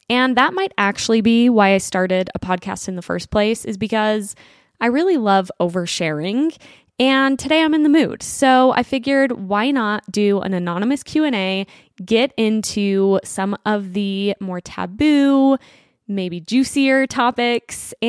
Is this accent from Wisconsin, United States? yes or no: no; Utah, United States; And I'm from Utah. I've spent most of my life here.